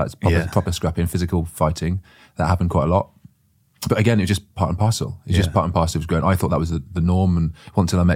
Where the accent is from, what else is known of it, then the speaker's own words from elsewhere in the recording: Coventry, West Midlands, United Kingdom; but growing up in Coventry, I had some amazing, loyal friends